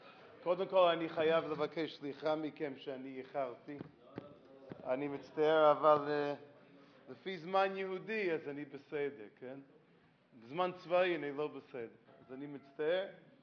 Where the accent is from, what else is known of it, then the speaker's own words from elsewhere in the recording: United States; ואני אדם דתי וגדלתי דתי בתוך עולם משפחה דתית, דרך אגב, בארצות הברית, אני לא יודע אם שמתם לב, אבל אני אמריקאי במקור, אבל אם אנחנו מדברים עליי כאדם דתי, שנולדתי דתי ושבאתי מבית דתי